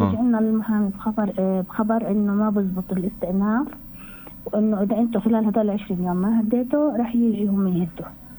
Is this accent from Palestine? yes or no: yes; Jerusalem, Palestine; احنا عندنا في فلسطين يعني بالقدس بالذات وضعنا كثير صعب يعني